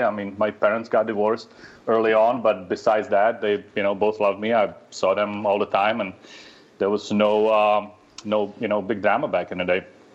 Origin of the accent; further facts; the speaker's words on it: Czechia; I grew up in the Czech Republic back during the communism. So my first 15 years of my life